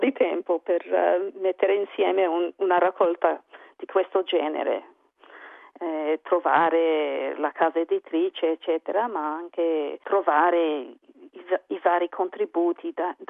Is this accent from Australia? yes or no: yes; Adelaide, South Australia, Australia; Italian is a second language; Io sono di Adelaide e a scuola lì c'erano tanti italiani e parlavamo fra di noi. Io imparavo a parlare dialetto